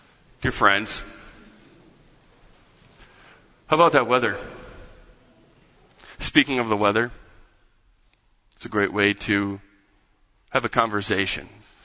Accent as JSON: {"language": "English", "region": "Michigan", "country": "United States", "tie": "born or raised there", "said": "As we said growing up in Michigan, maybe this is a common Midwest theme, if you don't like the weather, wait 15 minutes."}